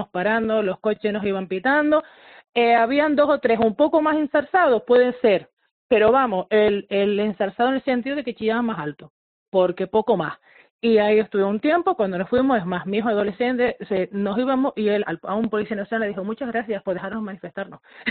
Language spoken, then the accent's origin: Spanish; Canary Islands, Spain; como canaria, como sí, española